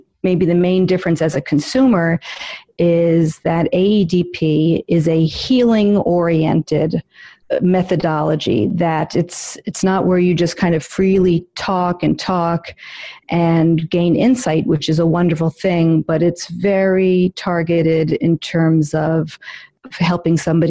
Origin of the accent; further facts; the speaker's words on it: New York City, New York, United States; I am a born and raised in New York City.